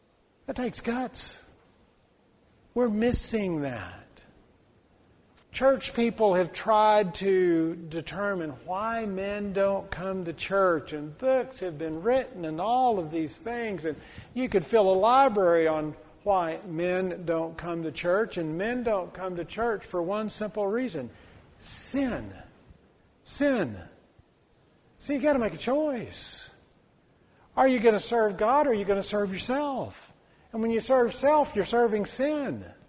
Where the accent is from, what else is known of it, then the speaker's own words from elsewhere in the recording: Texas, United States; Now, I'm from East Texas and sometimes do a little different things in East Texas, especially as I was a kid.